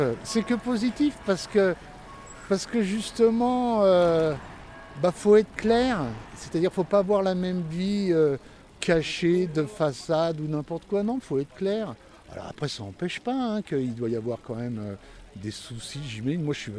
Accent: Provence-Alpes-Côte d'Azur, France; also born or lived in Ardèche; je viens des Hautes-Alpes, je viens même de l'Ardèche.

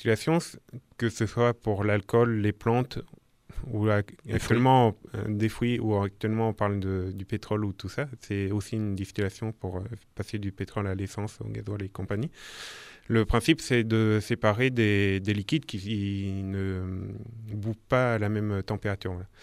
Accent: Nouvelle-Aquitaine, France; also born or lived in Dordogne / Paris / Ardèche; now in Valence, France; J'ai navigué plusieurs fois en France, je suis né en Dordogne, j'ai grandi en Limousin, j'ai fait 3 ans sur Paris et je suis arrivé en 2012 en Ardèche et maintenant je suis à Valence.

